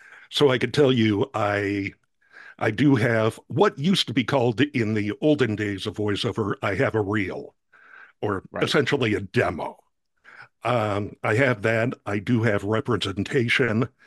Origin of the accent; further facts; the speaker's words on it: Tiburon, California, United States; Paul Frees lived in the town where I grew up in Tiburon, California, in Marin County.